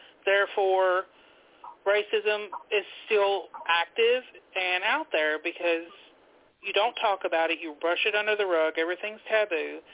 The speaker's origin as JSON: {"language": "English", "region": "Tennessee", "country": "United States", "said": "I'm only 2 years younger than you, and I'm from Tennessee, so I went through my whole school here and learning, and I didn't"}